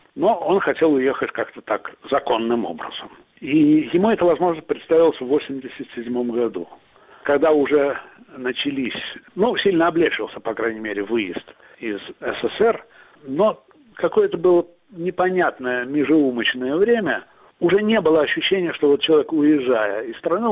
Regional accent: Tashkent, Uzbekistan; moved away as an adult; И я его в Ташкенте, я родом из Ташкента, смотрел в каком-то клубе, например, текстильщиков

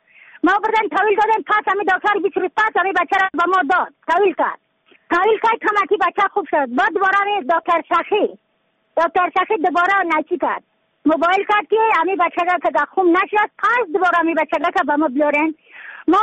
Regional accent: Badakhshan, Afghanistan; از بدخشان هستم، مرکز بدخشان ولسوالی اتلی پایان قیره وینگ.

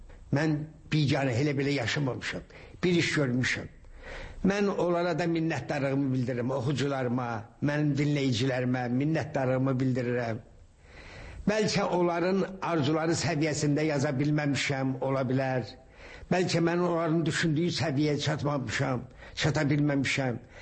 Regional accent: Shaki, Azerbaijan; Ben uşaqlıqda böyük həyətimiz vardı Şəkidə.

